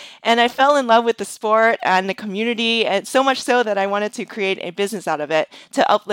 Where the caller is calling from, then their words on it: Boston, Massachusetts, United States; I'm calling in from the Boston, Massachusetts area.